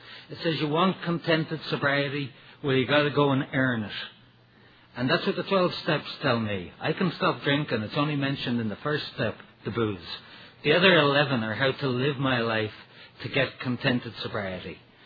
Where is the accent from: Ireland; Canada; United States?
Ireland; born there; I was born in Ireland. I'm the middle of 7 kids.